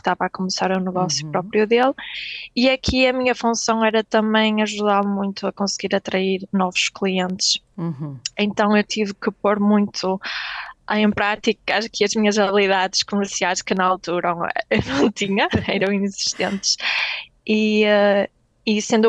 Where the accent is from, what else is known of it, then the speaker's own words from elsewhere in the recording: Braga, Norte, Portugal; E como eu moro em Braga, como eu sou de Braga